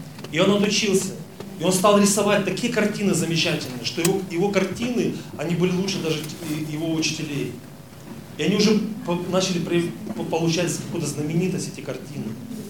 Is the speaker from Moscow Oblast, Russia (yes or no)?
no; Starovarvarovka, Primorsky Krai, Russia; Я часто бывает так, что я вот еду к себе туда на родину, в деревню. Я сам родом из Анучинского района, село Староварваровка.